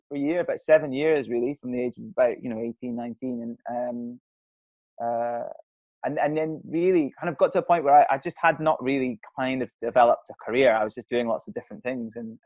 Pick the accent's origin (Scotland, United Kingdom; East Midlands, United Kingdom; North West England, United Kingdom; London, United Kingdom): Scotland, United Kingdom; So I grew up in Scotland, and I studied sound production for about a year and a half on the West Coast near Glasgow.